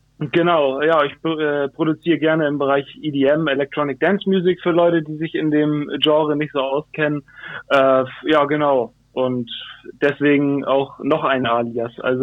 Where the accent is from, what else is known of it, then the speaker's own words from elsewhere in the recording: Hamburg, Germany; Ja, also ich bin 97er Jahrgang, bin gebürtiger Hamburger, wo ich auch sehr stolz drauf bin. … sozusagen. Genau, in Altona geboren und in Wandsbek aufgewachsen.